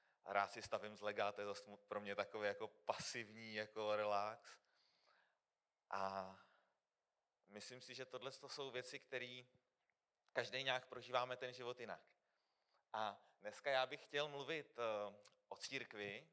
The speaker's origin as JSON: {"language": "Czech", "town": "Kutná Hora", "region": "Central Bohemian Region", "country": "Czechia", "said": "já jsem z KSK, z Kutné Hory a jako křesťan jsem vlastně vyrůstal od malička, naši uvěřili, když mě byly nějaký 2 roky"}